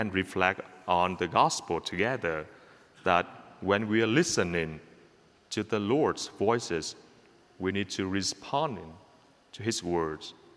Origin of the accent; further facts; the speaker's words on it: Vietnam; English is a second language; I'm from Vietnam. In my country, when you are Catholics, like, you are Catholics. You need to sacrifice as many things to be a Catholic. The government hates you. The communist people hate you.